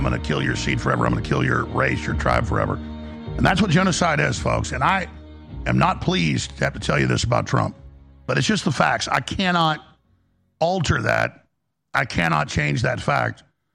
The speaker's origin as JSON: {"language": "English", "country": "United States", "said": "I'm an American. I support that."}